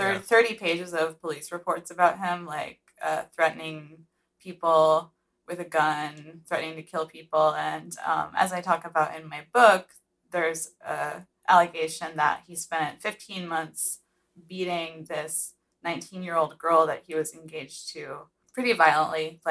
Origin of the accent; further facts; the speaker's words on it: Florida, United States; I'm from Florida.